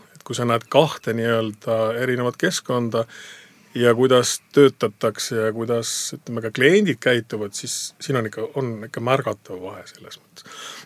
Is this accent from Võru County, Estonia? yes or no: no; Kuressaare, Saare County, Estonia; born there; et mul isa on nagu Sõrve poolsaarest ja ema on Muhust. Ja siis keskküla saime kokku, said nad kokku, nii et siis ma olen sündinud ikkagi Kuressaares. Aga jaa, ma pean ennast saarlaseks